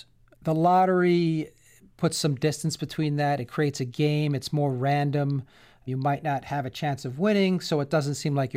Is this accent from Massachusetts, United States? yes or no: yes; Amherst, Massachusetts, United States; At local elections, right here in my hometown of Amherst, college town, high education, we had 6% turnout in that local election.